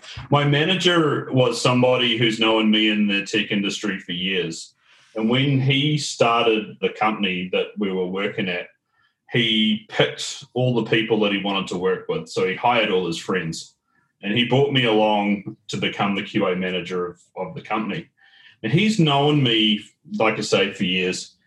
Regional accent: Auckland, New Zealand; moved away as an adult; now in Melbourne, Australia; I moved over to Melbourne last year. I'm still a trainee Australian, as it is. So majority of my time was, born and bred in Auckland, New Zealand.

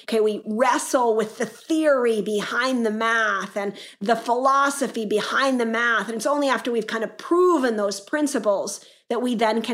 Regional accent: United States; now in France; I'm American, but my children born and raised in France, right?

